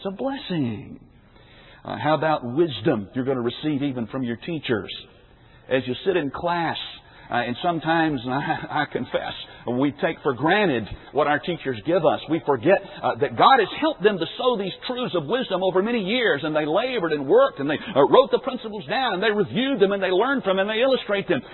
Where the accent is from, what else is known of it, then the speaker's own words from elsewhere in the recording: Memphis, Tennessee, United States; I grew up in Memphis, Tennessee, big city right in the middle of all the traffic, and I don't have any experience in gardening.